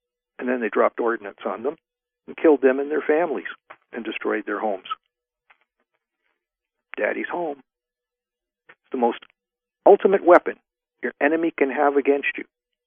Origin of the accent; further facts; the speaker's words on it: Canada; I'm from Canada.